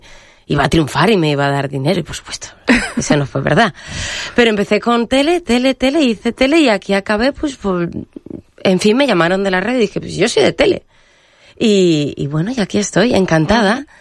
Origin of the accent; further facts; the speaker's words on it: Alcoy, Valencian Community, Spain; En la televisión local de mi pueblo, de Alcoy.